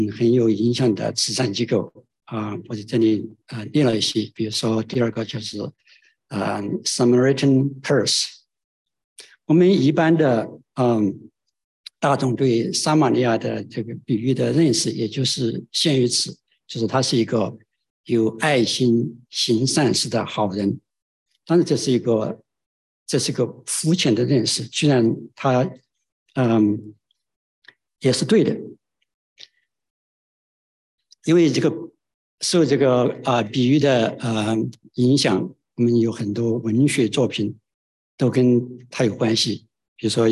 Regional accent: China; 我想我们从大陆来的应该知道它的重要性。

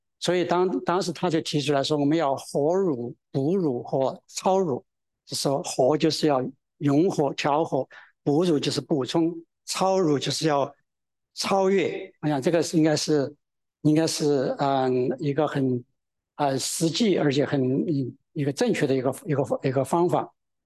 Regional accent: China; 我们中国人所讲的敬天祭祖和祭孔，是不是偶像崇拜

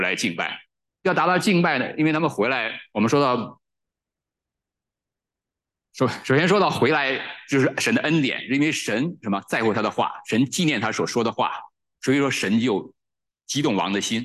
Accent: China; 我们中国人所谓就是过节

